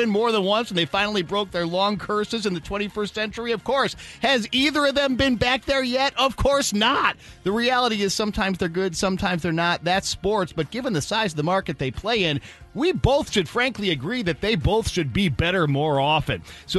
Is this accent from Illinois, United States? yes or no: yes; Chicago, Illinois, United States; one of the coolest and most unique aspects of being a Chicagoan. The fact that we're one of only four places that have two big league teams.